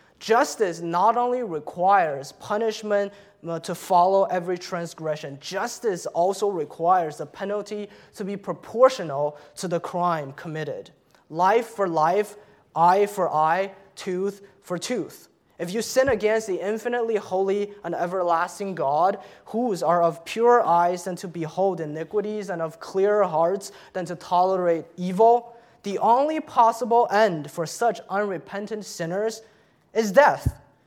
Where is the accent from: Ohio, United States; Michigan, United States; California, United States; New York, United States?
New York, United States; New York City; As a New Yorker, as a New York Yankees fan, I am very angry.